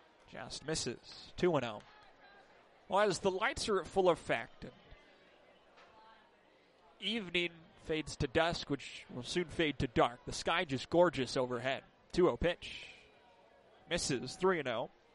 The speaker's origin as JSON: {"language": "English", "region": "California", "country": "United States", "said": "Look, I'm from California. I don't know what a tornado looks like."}